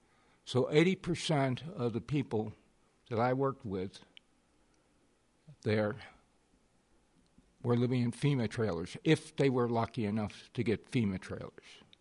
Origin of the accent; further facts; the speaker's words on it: Houma, Louisiana, United States; It's going to come through my hometown, Houma, which is 65 miles southwest of New Orleans